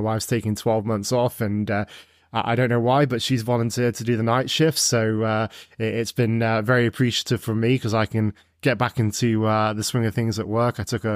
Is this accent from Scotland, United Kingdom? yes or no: no; Nottingham, East Midlands, United Kingdom; moved away as an adult; now in Canada; Yeah, so originally from Nottingham in the UK. So I was born and raised there. And I've been in North America for the past 10 and a half years, 11 years now. Came here in end of 2013.